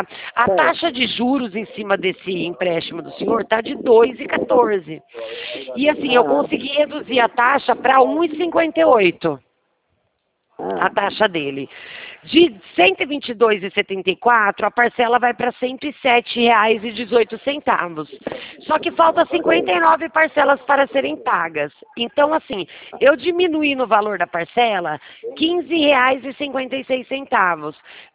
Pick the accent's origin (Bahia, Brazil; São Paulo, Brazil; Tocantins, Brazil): São Paulo, Brazil; Rio Claro; Eu sou de Rio Claro.